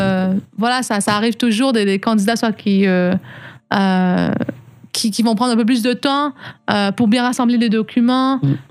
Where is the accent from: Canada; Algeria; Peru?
Canada; accent: Canadian; si je vous parlais avec mon accent canadien, je suis pas sûre qu'on se comprendrait. J'ai changé mon accent pour qu'on puisse bien me comprendre.